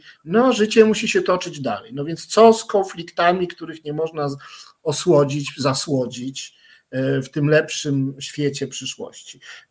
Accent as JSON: {"language": "Polish", "town": "Kraków", "region": "Lesser Poland", "country": "Poland", "said": "ja też jestem krakowianinem i też pracowałem w Instytucie Filozofii."}